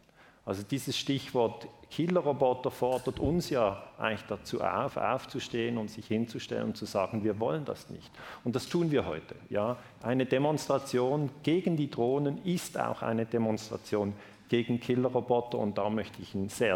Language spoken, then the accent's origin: German; Switzerland; Und das ist eigentlich bei uns in der Schweiz genau das Gleiche.